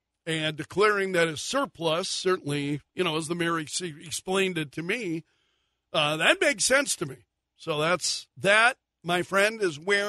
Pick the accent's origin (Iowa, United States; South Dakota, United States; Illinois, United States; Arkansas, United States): South Dakota, United States; Sioux Falls; I'm from Sioux Falls. I was born in Sioux Falls. I grew up with those animals.